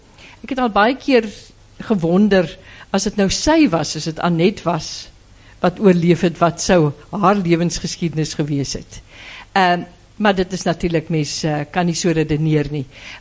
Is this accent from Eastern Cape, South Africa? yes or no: yes; Graaff-Reinet, Eastern Cape, South Africa; So, maar ek kom van Graaf Renet, die ou droë wêreld, maar een van die mooiste gedeeltes in die Karoo.